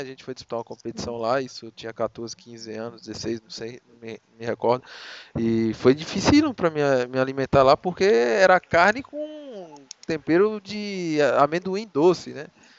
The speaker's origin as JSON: {"language": "Portuguese", "town": "Salvador", "region": "Bahia", "country": "Brazil", "said": "eu sou baiano, para sair de Salvador até São Paulo já foi uma mudança brusca"}